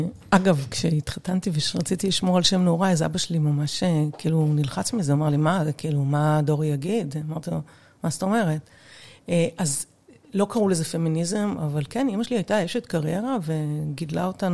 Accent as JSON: {"language": "Hebrew", "town": "Kiryat Ono", "region": "Central District", "country": "Israel", "tie": "born or raised there", "said": "גדלנו באזור קריית אונו, קריית קרניצי."}